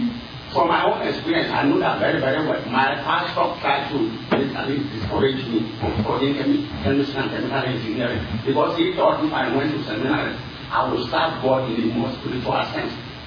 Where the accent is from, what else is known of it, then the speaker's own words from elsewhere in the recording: Nigeria; English is a second language; moved away as an adult; now in United States; I am from Nigeria.